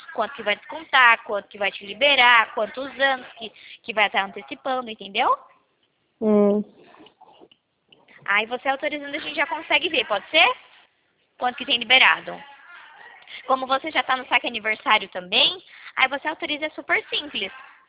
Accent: Vitória da Conquista, Bahia, Brazil; born there; now in Valinhos, Brazil; Eu nasci em Vitória da Conquista, acredita? Mas hoje eu moro em Valinhos. Hoje eu moro em Valinhos, aqui em São Paulo.

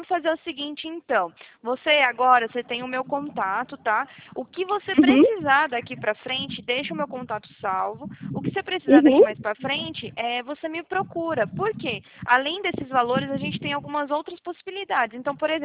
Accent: Joinville, Santa Catarina, Brazil; also born or lived in Prudentópolis; na verdade, eu nasci no Paraná, né? Eu nasci aí em Prudentópolis, não sei se você conhece, mas é bem interiorzão aí. E aí eu mudei, eu cresci, na verdade, lá em Santa Catarina, em Joinville.

